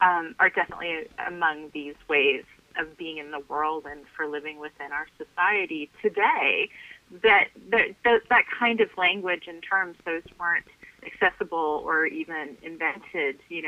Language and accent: English; Snoqualmie, Washington, United States; I grew up in a region of, I mean, it was very diverse. Geographically, it was full of splendor. It was an area in Washington State called Snoqualmie